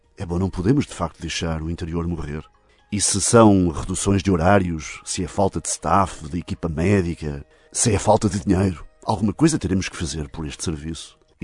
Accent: Loriga, Guarda, Portugal; Sou de Loriga, Ceia

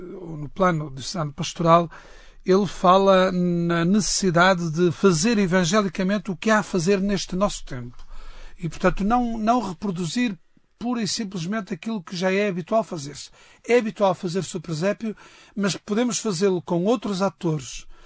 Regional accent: Norte, Portugal; Nós no Norte dizemos às batatas cozidas e ao bacalhau

